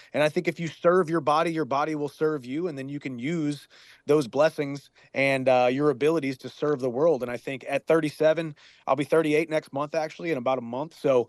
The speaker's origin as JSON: {"language": "English", "region": "Missouri", "country": "United States", "tie": "born or raised there", "said": "Even if I walked on to Mizzou, where I wanted to go in my home state of Missouri"}